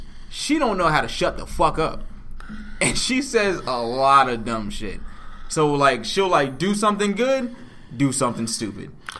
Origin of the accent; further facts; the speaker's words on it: Harlem, New York, United States; It's just funny to me because where I'm from Harlem.